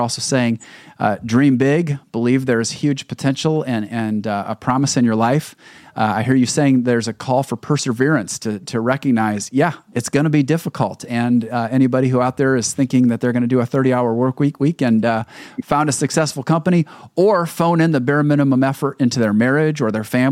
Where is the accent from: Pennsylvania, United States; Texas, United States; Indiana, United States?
Indiana, United States; Fort Wayne; now in Michigan, United States; It's interesting growing up in Fort Wayne, and then I got my business degree at Indiana University and then moved to Chicago and then here in Michigan.